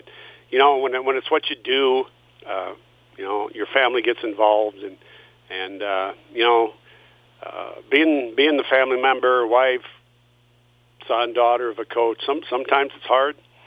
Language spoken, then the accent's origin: English; Riceville, Iowa, United States; being from North Iowa, I grew up in Riceville and not that too far away from here